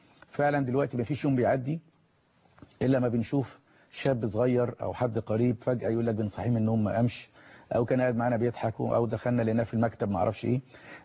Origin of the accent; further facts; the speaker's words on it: Egypt; ويمكن احنا الحمد لله مش نوع من الفخر والشيفونية والتباهي عندنا في مصر وحدات متقدمة جدا